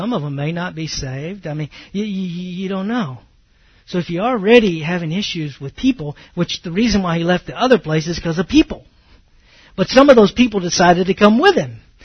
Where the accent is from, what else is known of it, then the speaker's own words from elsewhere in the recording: Mount Vernon, Texas, United States; I grew up in Northeast Texas, Mount Vernon, Mount Pleasant. I grew up there, so, you know, I spent 30 plus years there. I know people there. People know me there.